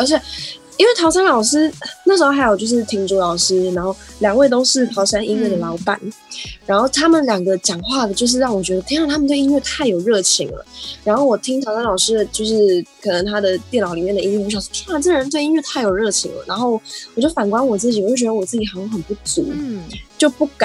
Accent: Taiwan; 我生在台湾，然后我从小到大的教育都是有一个 map， 有地图

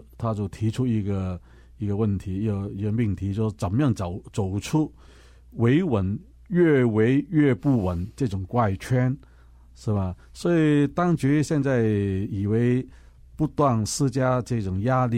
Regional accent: Hong Kong; 如果我们香港人再不注意这种情况的话，那么不到50年我们已经是会变成一国一制了

